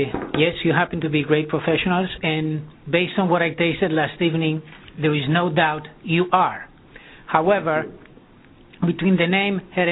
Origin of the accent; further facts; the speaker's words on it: Uruguay; I remember when I was growing up in Uruguay, there was no such thing as sitting down to lunch without a bottle of vino.